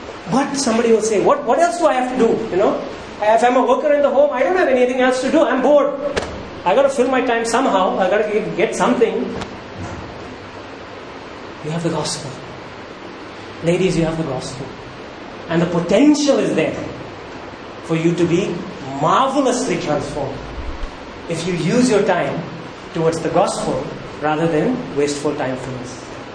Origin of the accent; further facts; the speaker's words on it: Maharashtra, India; I remember when I was growing up in Maharashtra, right?